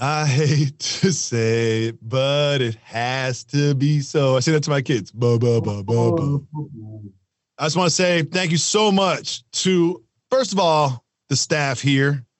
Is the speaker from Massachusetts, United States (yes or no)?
yes; Amherst, Massachusetts, United States; I grew up in Amherst, Massachusetts.